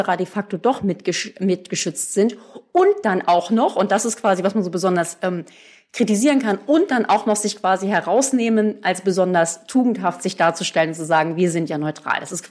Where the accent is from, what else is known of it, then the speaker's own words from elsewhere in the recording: Germany; er darf das als Österreicher mehr als ich als Deutsche